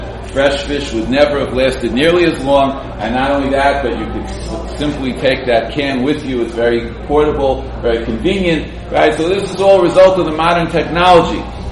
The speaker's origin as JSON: {"language": "English", "town": "Brooklyn", "region": "New York", "country": "United States", "tie": "born or raised there", "said": "So, you know, growing up in Brooklyn, I used to wonder"}